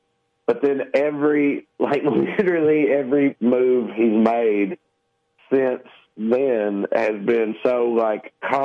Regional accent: Salina, Tennessee, United States; moved away; I can't really elaborate on this any, because I had long since moved away from my hometown. I don't know the story. I don't know how it went or anything like that. But … did come through Salina, Tennessee.

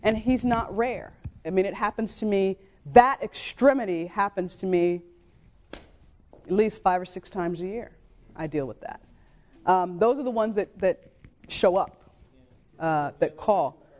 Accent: Williamsburg, United States; And see, I grew up in Williamsburg. This is my hometown.

